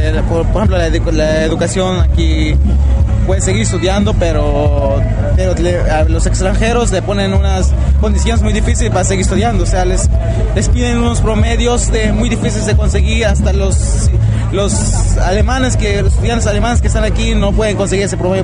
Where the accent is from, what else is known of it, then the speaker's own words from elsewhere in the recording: Lebanon; now in Germany; yo vengo del Líbano y bueno, mi mamá es chilena y mi papá es palestino. Venimos aquí a Alemania pues porque en el Líbano la situación está muy difícil